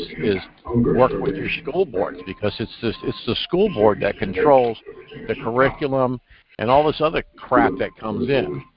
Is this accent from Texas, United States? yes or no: no; New York, United States; Okay, Walt from New York. What's up? My home state.